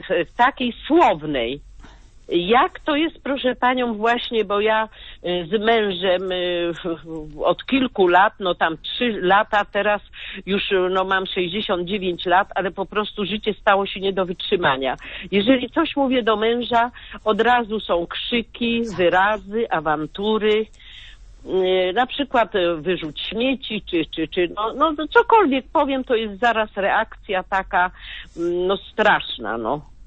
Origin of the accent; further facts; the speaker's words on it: Toruń, Kuyavian-Pomeranian Voivodeship, Poland; Ja właśnie z Torunia